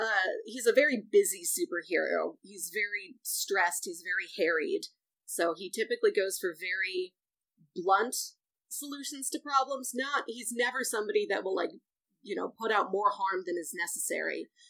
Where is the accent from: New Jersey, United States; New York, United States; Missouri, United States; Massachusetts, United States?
Missouri, United States; St. Louis; it's not directly based on my hometown of St. Louis, but I know, like, this is the only place I've ever lived.